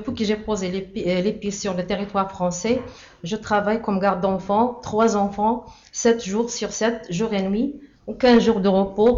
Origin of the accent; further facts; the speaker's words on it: Morocco; moved away; je suis marocaine. Je me suis enfuie de mon pays